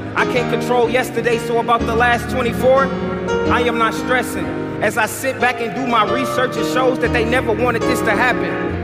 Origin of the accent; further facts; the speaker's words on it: Milwaukee, Wisconsin, United States; I'm from Milwaukee, I have no shame.